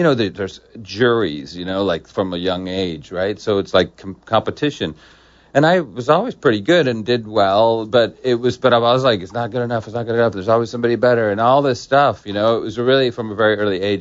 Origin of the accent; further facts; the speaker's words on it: California, United States; I grew up in Orange County, and my parents were pretty well off and, you know, upper middle class.